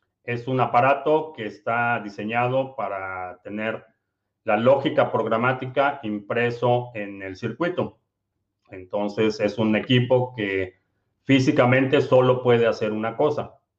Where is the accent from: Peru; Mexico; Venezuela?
Mexico; Mexico City; now in United States; ¿De dónde soy? Soy de la Ciudad de México y vivo en Estados Unidos.